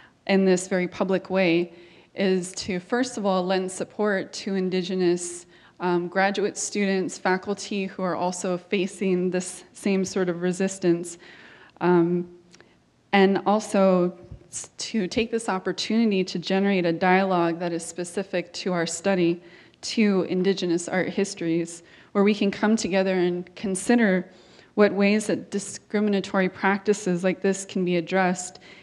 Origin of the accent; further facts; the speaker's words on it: Metlakatla, Alaska, United States; I'm of the Lakskig, of the Gispatlots, people of born and raised in Matlakatla, Alaska.